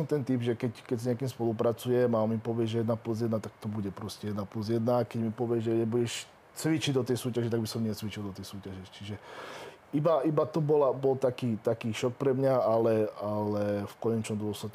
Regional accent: Zvolen, Banská Bystrica Region, Slovakia; ja som vlastne zo Zvolena

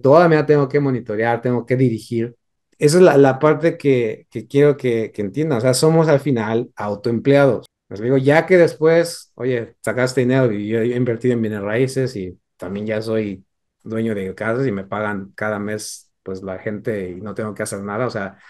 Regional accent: Mexico City, Mexico; yo conozco gente, y esto vengo de la Ciudad de México y he tenido conocidos y familiares

